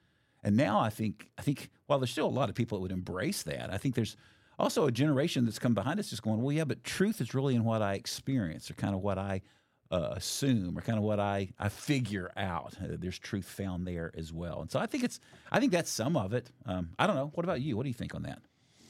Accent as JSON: {"language": "English", "region": "Tennessee", "country": "United States", "said": "I'm from East Tennessee, so it's pretty close to trailer park."}